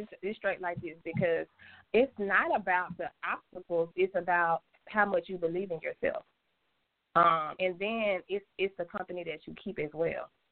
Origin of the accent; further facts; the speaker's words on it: Memphis, Tennessee, United States; moved away as an adult; also born or lived in Georgia; now in Atlanta, United States; I'm actually born in it, Georgia, raised in Memphis, Tennessee. I moved from Memphis, Tennessee, like back when I was like 21, to pursue music in Atlanta.